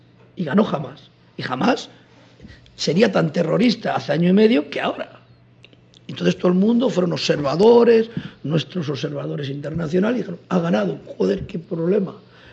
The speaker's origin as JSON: {"language": "Spanish", "country": "Spain", "said": "Porque el drama nuestro, como español, es que nuestro gobierno dentro de Europa tampoco."}